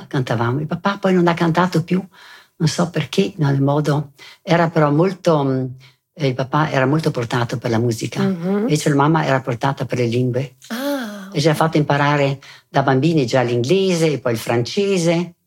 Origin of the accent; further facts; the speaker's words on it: Merano, Trentino-Alto Adige, Italy; also born or lived in Bolzano; sono nata a Bolzano e sono rimasta lì fino ai 4 anni, presa poco, e poi con la famiglia siamo venuti ad abitare a Merano.